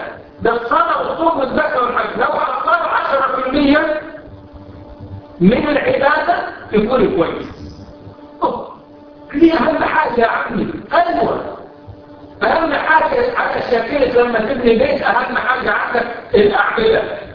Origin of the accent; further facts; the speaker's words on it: Cairo, Cairo Governorate, Egypt; يصلي عندنا في القاهرة في مصر